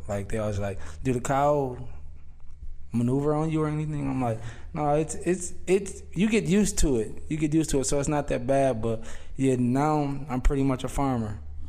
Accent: Racine, Wisconsin, United States; I'm from Racine, Wisconsin.

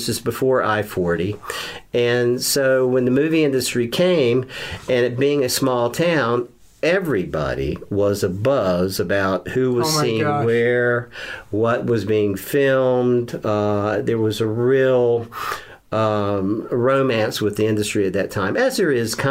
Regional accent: Wilmington, North Carolina, United States; growing up in Wilmington in New Hanover County and essentially a dry county, that kind of made you feel like an adult

